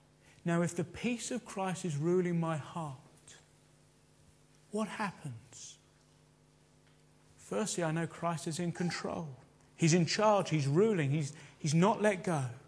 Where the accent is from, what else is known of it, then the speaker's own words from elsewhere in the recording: United Kingdom; partly because we're British, and the reserve within us just means we don't like doing that kind of thing